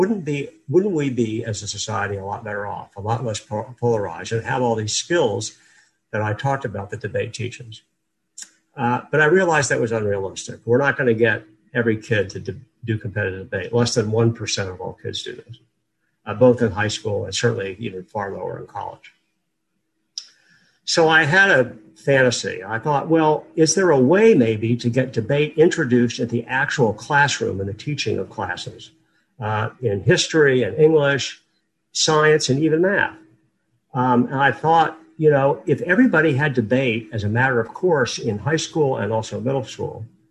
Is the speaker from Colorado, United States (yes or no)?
no; Kansas, United States; I grew up in Kansas, and by total accident one day in 2018, I'm on my Twitter feed